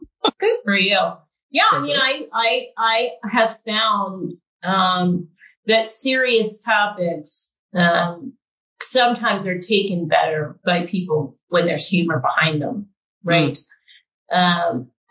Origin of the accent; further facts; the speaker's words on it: East Coast, United States; I'm originally from the East Coast, which you probably don't know what that means, but, it, you know, we don't mince words lightly.